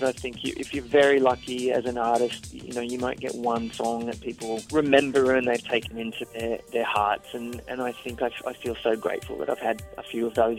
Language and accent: English; Australia; now in United States; I'm Australian, he's British, and we live in America.